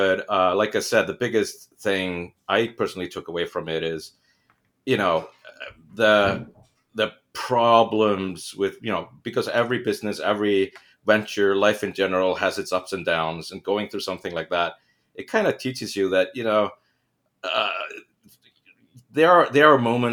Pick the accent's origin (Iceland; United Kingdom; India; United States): Iceland; I'm originally from Iceland. I'm Icelandic. So I started out by building a studio in Iceland many, many lifetimes ago, it feels.